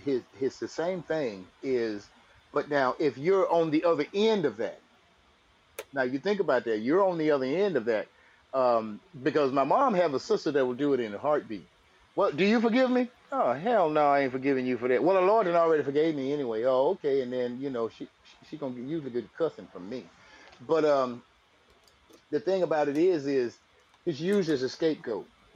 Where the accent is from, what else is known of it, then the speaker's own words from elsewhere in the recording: Arkansas, United States; Now, I grew up in the Arkansas Delta, and the one thing that I noticed people will say is this.